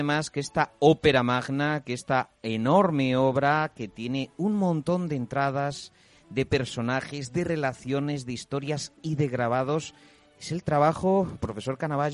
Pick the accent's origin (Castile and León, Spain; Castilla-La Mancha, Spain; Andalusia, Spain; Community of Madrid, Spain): Castile and León, Spain; Valladolid; incluyéndome a mí, que soy vallisoletano